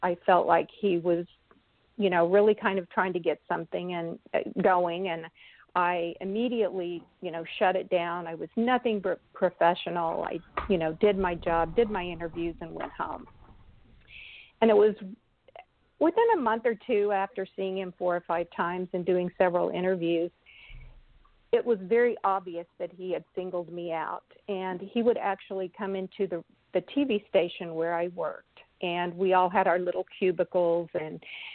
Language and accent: English; Tulsa, Oklahoma, United States; I was born and raised in Tulsa